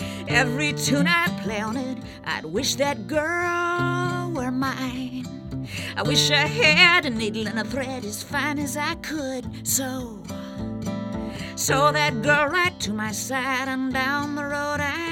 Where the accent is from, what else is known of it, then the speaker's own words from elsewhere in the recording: Georgia, United States; As I said, I'm from Georgia and spent a lot of time in the Appalachian Mountains